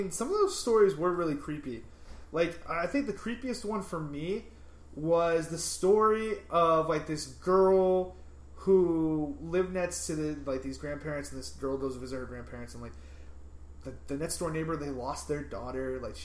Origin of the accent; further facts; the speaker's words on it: California, United States; Yeah, we're from California, we're not on a farm, so.